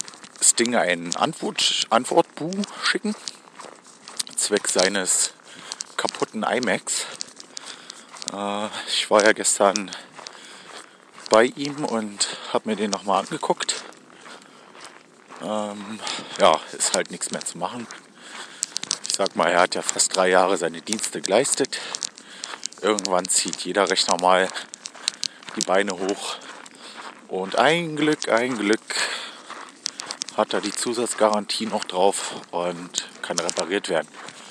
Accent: Berlin, Germany; Eine Minute noch. Als Berliner.

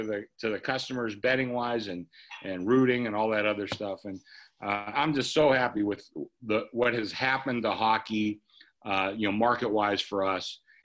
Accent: Pittsburgh, Pennsylvania, United States; I grew up in Pittsburgh and, you know, Penguins, had some decent teams back then, but I went to Stanley Cup games.

